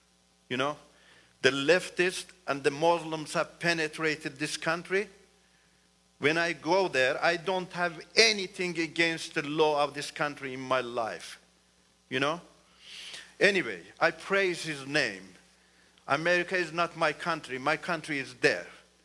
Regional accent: Iran; first language Turkish; English is a second language; because Turkish is my mother language. There are millions of Turks in Iran, live in Iran.

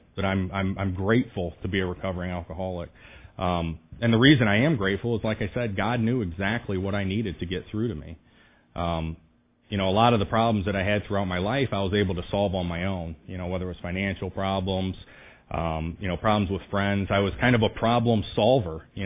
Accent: Tiffin, Ohio, United States; Like I said, I grew up in Tiffin, had a great childhood.

